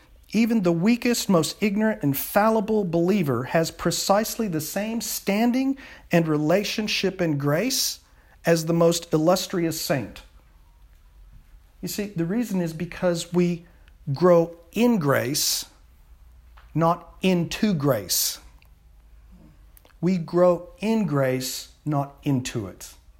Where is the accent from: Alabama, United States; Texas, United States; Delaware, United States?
Texas, United States; You know, when I was a boy growing up in Texas